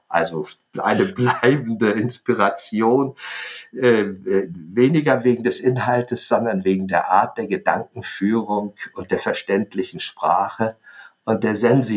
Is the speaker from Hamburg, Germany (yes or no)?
yes; Hamburg, Germany; Oh, ich bin ja im Krieg noch geboren. 1944 fielen die Bomben jede Nacht auf Hamburg. Wir mussten jede Nacht da in den Luftschutzbunker, um zu überleben.